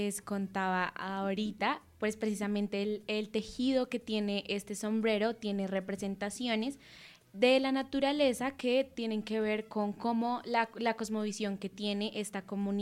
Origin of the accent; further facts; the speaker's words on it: Colombia; Entonces, hay toda una historia que se simboliza en este elemento cultural que tenemos nosotros como colombianos.